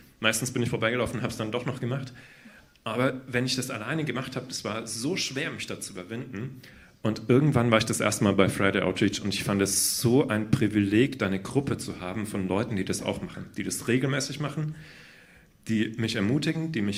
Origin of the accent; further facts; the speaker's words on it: Fürth, Bavaria, Germany; now in Augsburg, Germany; Ich lebe erst seit 2 Jahren in Augsburg. Ich komme ursprünglich aus Fürth bei Nürnberg und komme da aus einer landeskirchlichen Gemeinschaft